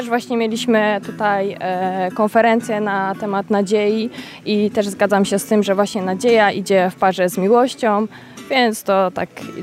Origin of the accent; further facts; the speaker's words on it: Kalisz, Greater Poland Voivodeship, Poland; Nie jestem parafianką z Wojkowa. Akurat z Mateuszem jesteśmy z Kalisza. należymy do parafii Opatrzności Bożej.